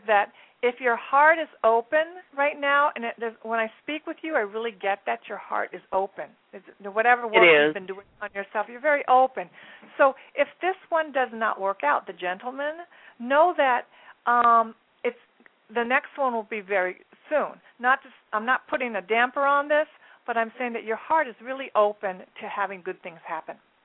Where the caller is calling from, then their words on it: New York City, New York, United States; No, I'm in New York City.